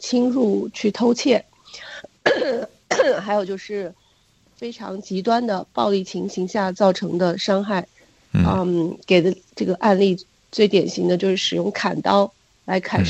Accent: China

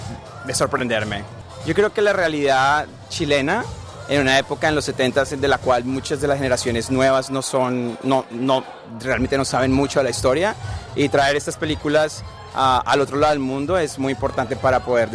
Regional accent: Colombia; now in Australia; Vivimos en Australia y acá esas realidades no, muchas personas no las conocen. Y como latino es muy interesante ver la realidad de otros países. Inclusive yo como colombiano, yo reconozco que eso existe

